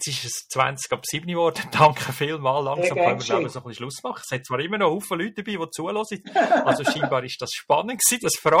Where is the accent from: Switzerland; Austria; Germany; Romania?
Switzerland; Aber müssen wir da immer noch etwas lernen als Schweizer?